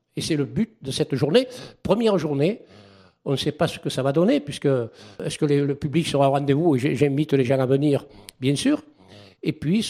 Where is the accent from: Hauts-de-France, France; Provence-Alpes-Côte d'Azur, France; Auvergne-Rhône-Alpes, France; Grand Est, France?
Provence-Alpes-Côte d'Azur, France; Valensole; on reste un village malgré tout agricole. Et moi, en tant qu'ancien, puisque je suis natif de Valensole